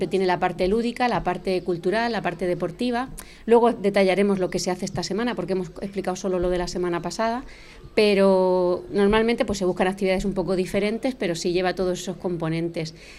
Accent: Murcia, Region of Murcia, Spain; now in Valencia, Spain; como aquí se dice en Valencia, perdonad por el acento, que yo soy de Murcia

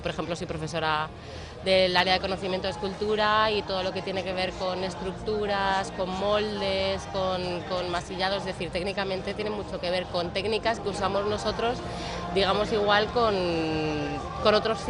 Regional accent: Alicante, Valencian Community, Spain; moved away as an adult; now in Altea, Spain; como soy alicantina y me fui con 18 años, y bueno, ahora vivo en Altea, pero bueno, yo soy del polígono de San Blas

